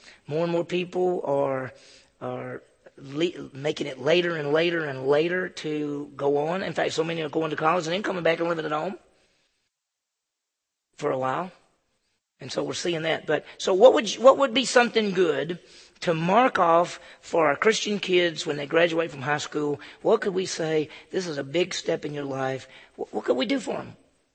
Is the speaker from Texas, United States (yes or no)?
no; Mississippi, United States; When I was growing up in Mississippi, you could get a learner's permit at 14 and a half and a driver's license at 15.